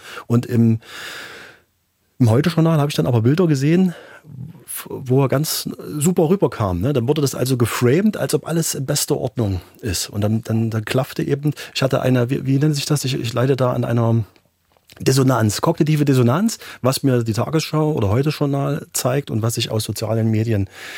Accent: Waldheim, Saxony, Germany; sie war übrigens auch mal in meiner Heimatstadt Waldheim

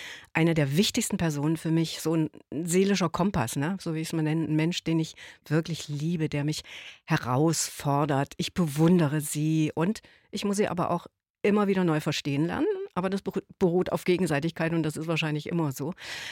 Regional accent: Thuringia, Germany; moved away as an adult; now in Leipzig, Germany; Also Thüringen ist genauso meine Heimat wie seit 1978, als ich nach Leipzig zum Studium gegangen bin, Sachsen.

